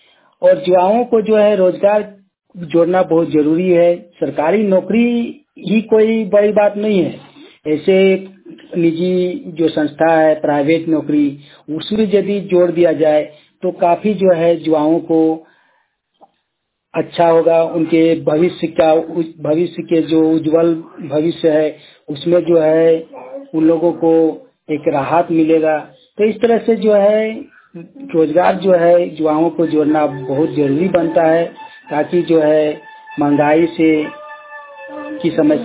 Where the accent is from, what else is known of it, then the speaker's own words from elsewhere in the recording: Kasmar, Jharkhand, India; सेन ग्राम कसमार चट्टी से हूँ, पंचायत कसमार जिला बोकारो का रहने वाला हूँ।